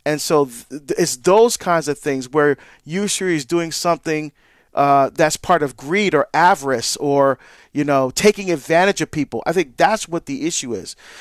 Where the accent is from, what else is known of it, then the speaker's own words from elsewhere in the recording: New Jersey, United States; my home state of New Jersey. In fact, I lived in Orange, New Jersey after my parents divorced. My mom bought a house in Orange, so we moved from Hillside to Orange.